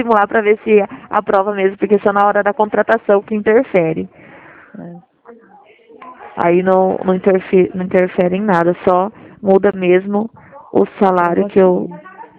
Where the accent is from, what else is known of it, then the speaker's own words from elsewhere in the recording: Dracena, São Paulo, Brazil; sou de Dracena, do Central de Dracena.